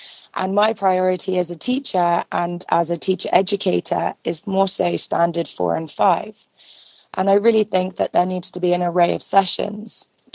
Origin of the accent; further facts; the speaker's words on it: England, United Kingdom; now in United States; I'm from England and currently in the United States.